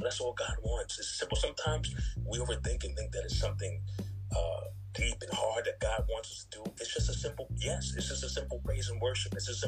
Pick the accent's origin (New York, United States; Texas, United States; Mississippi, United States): New York, United States; New York City; I'm 41 years old. I'm from Jamaica, Queens, New York.